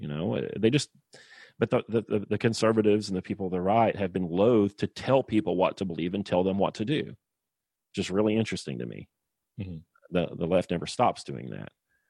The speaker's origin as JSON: {"language": "English", "region": "Oklahoma", "country": "United States", "said": "But I'm from Oklahoma, and I know the difference, and she don't."}